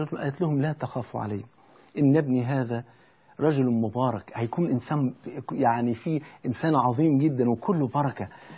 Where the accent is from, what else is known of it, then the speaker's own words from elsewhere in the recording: Egypt; زي ما بيقولوا عندنا في مصر أعز الولد ولد الولد.